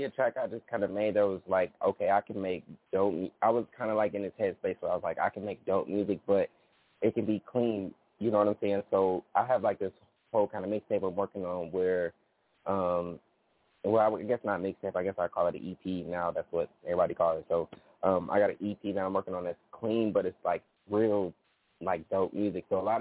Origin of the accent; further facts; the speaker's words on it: Atlanta, Georgia, United States; also born or lived in Michigan; I kind of grew up in Atlanta, really, I was born in Michigan, but I grew up in Atlanta.